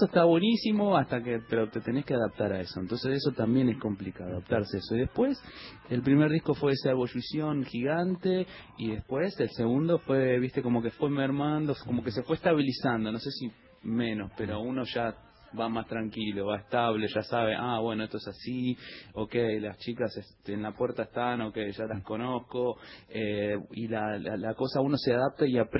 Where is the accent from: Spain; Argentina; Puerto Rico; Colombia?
Argentina; yo soy argentino